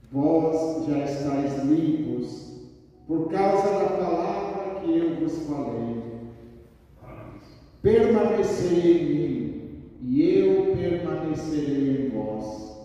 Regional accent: Rio Grande do Sul, Brazil; also born or lived in South Korea / São Paulo, Brazil; sou brasileiro, gaúcho, missionário da Consolata.

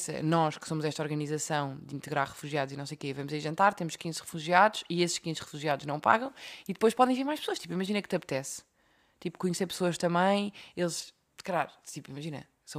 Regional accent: Lisbon, Portugal; Eu disse, ah, sim, sim, sou de Lisboa, não sei o quê.

